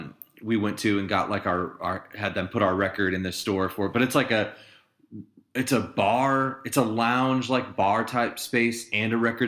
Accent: St. Louis, Missouri, United States; 3 days in Florida, and then I'm from St. Louis, so we're flying down Florida

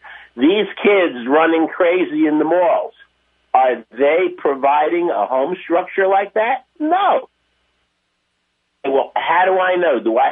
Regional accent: New Jersey, United States; now in Baltimore, United States; Baltimore used to be a lovely place. I've been here for decades. I was raised in New Jersey, and I came here

